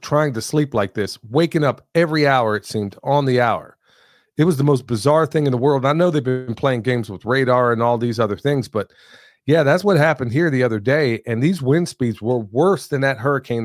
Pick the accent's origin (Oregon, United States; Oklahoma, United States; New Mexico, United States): Oklahoma, United States; I know I've grown up in the Midwest. Okay. I grew up in Oklahoma, so I know what a tornado and tornado damage looks like.